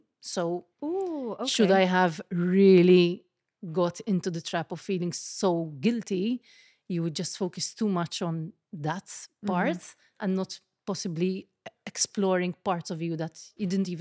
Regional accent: South Africa; now in Malta; I am South African. I've been living in Malta for 12 years. I'm on the wrong side of the 30s.

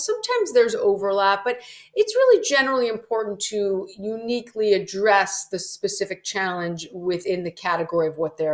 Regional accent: Florida, United States; I grew up in Florida, where my mother had started a school for students with learning disabilities.

